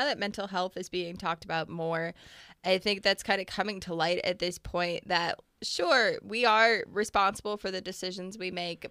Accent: United States; Well, number one, as an American, I love the accent.

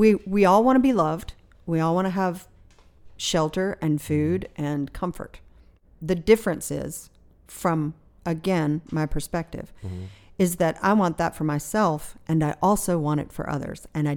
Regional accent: Charlotte, North Carolina, United States; also born or lived in Raleigh / Pennsylvania / Miami / New York; Well, I was born in Raleigh, raised in Charlotte. I've lived in Pennsylvania and Miami and New York.

